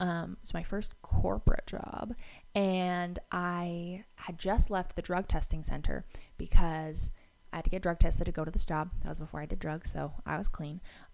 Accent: Utah, United States; growing up in Utah

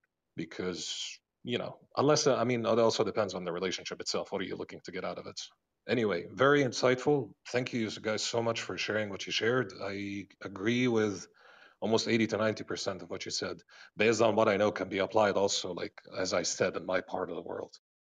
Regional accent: Egypt; I'm from Egypt.

